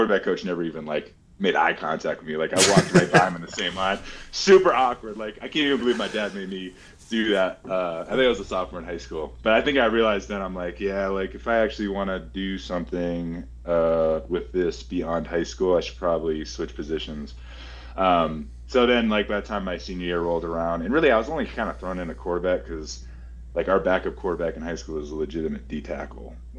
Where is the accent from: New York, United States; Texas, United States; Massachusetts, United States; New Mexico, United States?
Massachusetts, United States; And I'm also from Massachusetts. Like, exactly. Massachusetts, you in that New England area